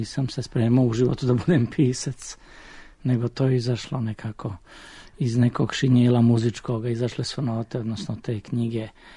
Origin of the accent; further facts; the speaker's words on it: Šibenik-Knin County, Croatia; ja dolazim iz Krinske krajine, tamo je prezime, dakle, retko, ali postoji.